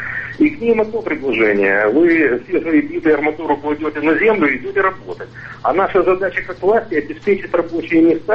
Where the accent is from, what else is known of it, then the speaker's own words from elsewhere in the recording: Crimea, Ukraine; я крымчанин в седьмом поколении, по-русски говорю